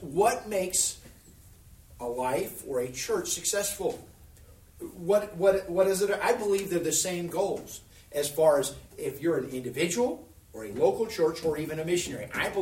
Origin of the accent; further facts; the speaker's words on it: Tacoma, Washington, United States; I grew up in Seattle, in the Tacoma area, and pastor's wife knows, there it rains a lot.